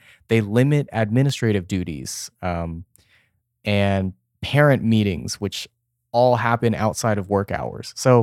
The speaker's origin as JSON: {"language": "English", "region": "Texas", "country": "United States", "tie": "born or raised there", "said": "And in my home state of Texas, teachers in Houston, Dallas, San Antonio are heavily unionized"}